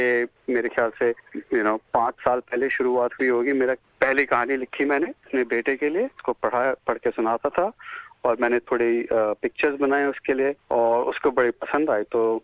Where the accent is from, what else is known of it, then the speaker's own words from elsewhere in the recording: Delhi, India; now in Australia; मैं भारत में पैदा हुआ था, दिल्ली में 1978 में, और मेरे माँ बाप दोनों चित्रकार थे।